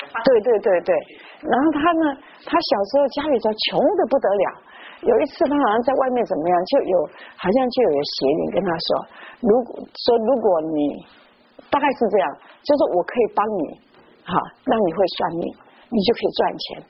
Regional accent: Taiwan; 我们台湾人

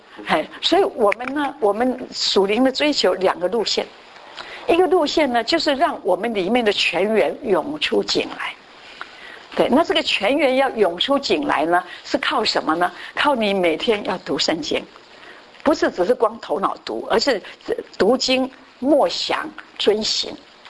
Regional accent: Guiren, Tainan, Taiwan; 以前我小时候住乡下，我台南县归仁乡的人哈，然后我住乡下，我们农村乡

